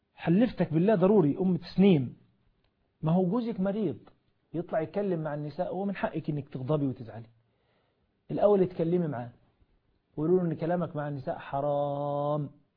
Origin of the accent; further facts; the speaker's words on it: Egypt; لأنه عندنا في مصر بيتهم الزوج لما يجي يتجوز على مراته